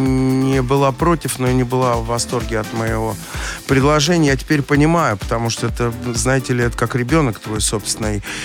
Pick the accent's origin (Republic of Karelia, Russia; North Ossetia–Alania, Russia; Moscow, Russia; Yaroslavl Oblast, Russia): Moscow, Russia; Я вырос в Тушино, это огромный индустриальный район был